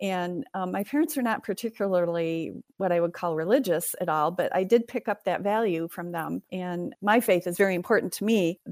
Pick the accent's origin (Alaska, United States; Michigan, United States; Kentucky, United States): Michigan, United States; Lansing; also born or lived in Allendale; I'm 68 years old, and I am from Allendale, Michigan. I grew up mostly in the Lansing area.